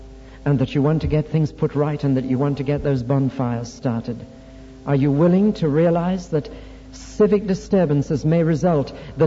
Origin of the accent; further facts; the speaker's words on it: Newcastle upon Tyne, North East England, United Kingdom; And it was in my hometown, away on the quayside in Newcastle-on-Tyne